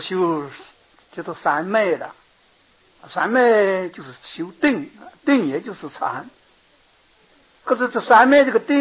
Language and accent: Chinese; China; 那么一千多年来我们中国人哪一个不独雄啊